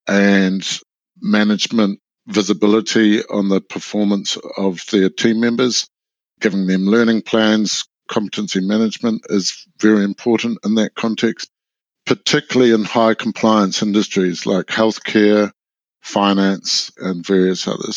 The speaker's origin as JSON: {"language": "English", "country": "New Zealand", "tie": "born or raised there", "said": "I grew up in New Zealand and I like living here."}